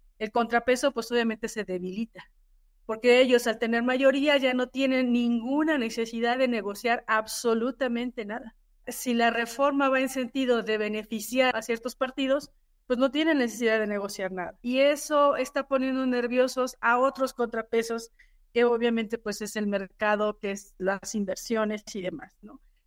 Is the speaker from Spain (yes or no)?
no; Tlaxcala, Mexico; yo soy de Tlaxcala y en mi estado no hubo elección para gobernador